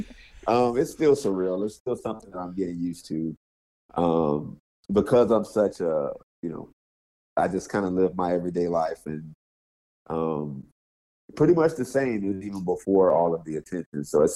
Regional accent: Florida, United States; Yeah, born and raised in Southwest Florida.

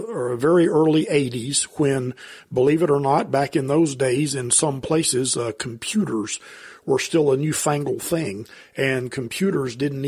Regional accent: Shreveport, Louisiana, United States; In North Louisiana. My parents lived in Shreveport, and I grew up in Shreveport.

